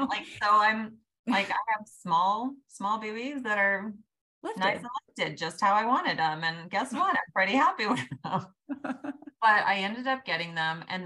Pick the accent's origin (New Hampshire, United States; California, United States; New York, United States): California, United States; now in Orange County, United States; At the time I'm from Northern California, but I'd been living in Orange County for over 10 years